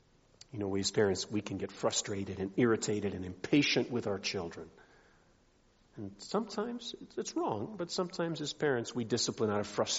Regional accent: Nigeria; Children, maybe you remember me telling you more often growing up in Nigeria, that wretched bitter pill for malaria we had to swallow, chloroquine.

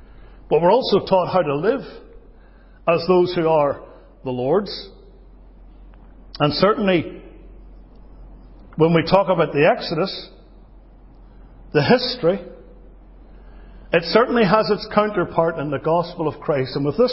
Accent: United Kingdom; now in United States; As a Brit, I'm allowed to talk about it.

